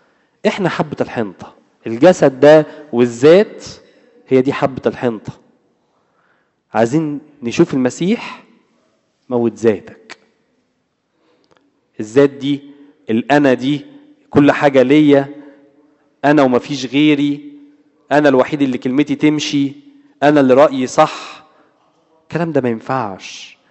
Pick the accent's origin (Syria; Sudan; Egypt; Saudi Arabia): Egypt; من النجمة زي ما بيقولوا كده عندنا في مصر، من النجمة، من بدري